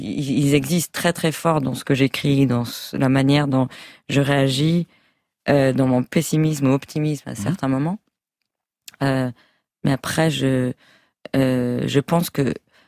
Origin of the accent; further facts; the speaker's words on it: France; also born or lived in United States; c'est comme ça que j'ai grandi en France. Et les années où j'ai vécu aux États-Unis, j'étais plutôt adulte déjà et c'était par choix, mais j'ai toujours préféré comme un aimant de revenir à Paris et revenir en France.